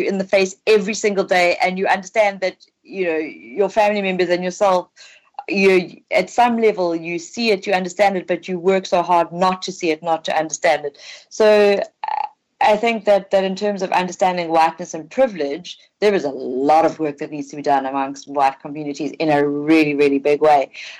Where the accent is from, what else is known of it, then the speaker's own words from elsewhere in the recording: South Africa; So as a South African, I'm not going to use the term non-white because that has very specific apartheid connotations.